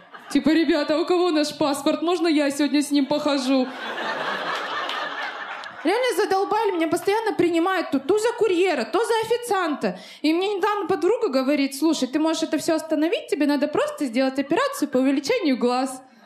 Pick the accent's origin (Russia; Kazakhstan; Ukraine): Kazakhstan; И я говорю, так я ж казашка.